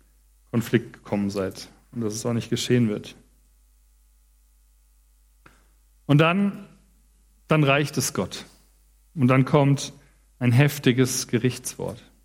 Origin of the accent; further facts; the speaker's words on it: Frankfurt, Hesse, Germany; Ich komme ja aus Frankfurt und bin da auch in den Jugendkreis gegangen.